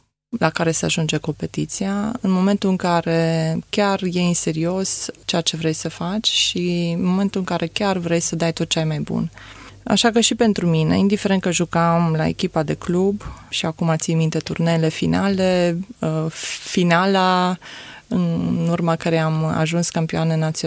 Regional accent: Cluj-Napoca, Cluj County, Romania; Am copilărit acolo, am făcut școală în Cluj-Napoca, m-am apucat și de sport în Cluj, deci pot să zic că mare parte din viața mea am fost trăită în Cluj.

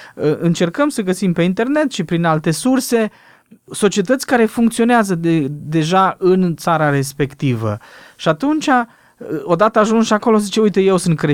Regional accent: Romania; Eu zic, domnule, eu sunt român, eu n-am nicio de-a face nimic, de-a face cu religia.

